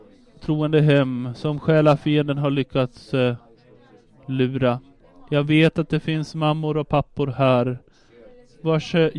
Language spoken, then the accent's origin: Swedish; Rovaniemi, Lapland, Finland; Vi hade där hemma i Rovaniemi en vandringsvän